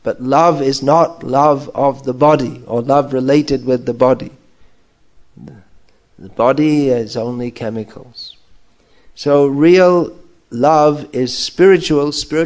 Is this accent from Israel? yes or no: no; England, United Kingdom; I was raised in England, in this lifetime, in a culture where there was no, at that time, there was no widespread concept of reincarnation.